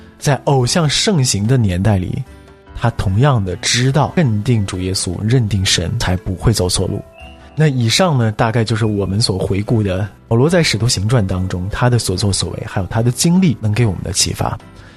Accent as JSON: {"language": "Chinese", "country": "China", "said": "它也是西方人的信仰，同样也是我们中国人自己的信仰。"}